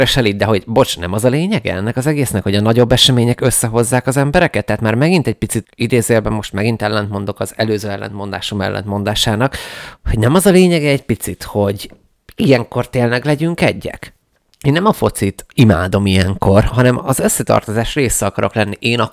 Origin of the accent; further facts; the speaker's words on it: Hungary; nagyon-nagyon-nagyon-nagyon büszke voltam arra, hogy magyar vagyok.